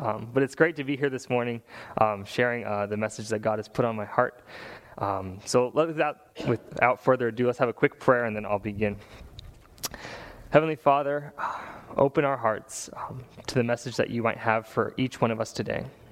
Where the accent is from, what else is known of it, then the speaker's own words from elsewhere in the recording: Walla Walla, Washington, United States; And so I said I was from Walla Walla